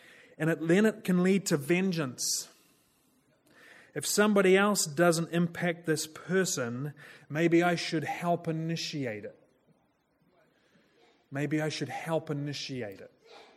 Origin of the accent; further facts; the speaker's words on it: New Zealand; now in Berkeley, United States; I'm from New Zealand.